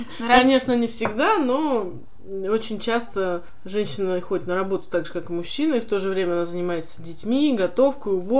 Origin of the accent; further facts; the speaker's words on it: Lipetsk, Lipetsk Oblast, Russia; Я из Липецка.